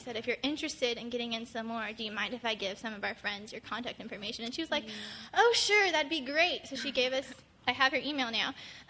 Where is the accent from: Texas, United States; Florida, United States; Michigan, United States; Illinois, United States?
Texas, United States; I'm from Texas. I'm a student from Texas.